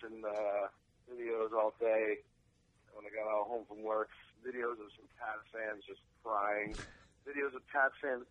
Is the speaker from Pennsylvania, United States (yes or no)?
no; New York, United States; because as a New Yorker, not only doing better than seeing the Giants winning, he's getting to see the Pats lose.